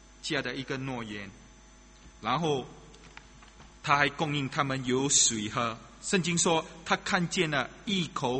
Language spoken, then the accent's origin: Chinese; Singapore; 我看我们新加坡人没有一个人有这种的经历，